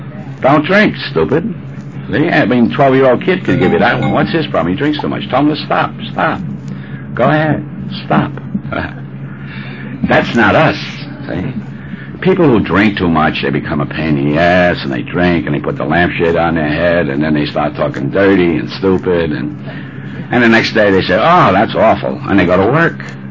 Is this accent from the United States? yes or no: yes; Bronx, New York, United States; I grew up in the South Bronx.